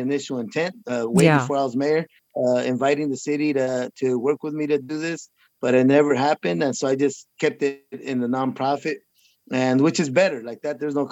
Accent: Huron, California, United States; while I am the mayor of the city of Huron, my hometown, where my father arrived in 1951 as an orphan from Michoacan, undocumented farm worker

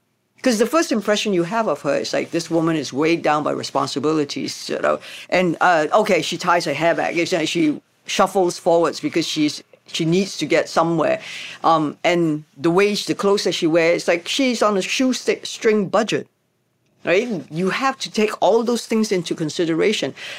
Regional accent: Hong Kong; we come from Hong Kong

